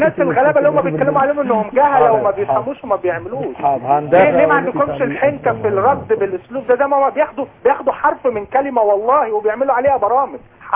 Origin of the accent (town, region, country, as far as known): Egypt